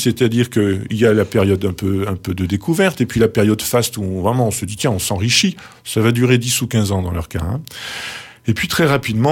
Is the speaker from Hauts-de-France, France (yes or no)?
yes; Hauts-de-France, France; moi, je viens du Nord. Mon grand-père était mineur dans les mines de charbon à Lens.